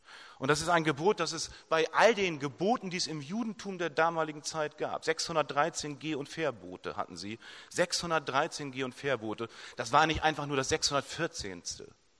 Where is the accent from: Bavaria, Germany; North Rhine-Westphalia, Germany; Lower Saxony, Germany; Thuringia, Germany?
Lower Saxony, Germany; Verden an der Aller; es war ein Pferden an der Aller, da ist meine Heimat.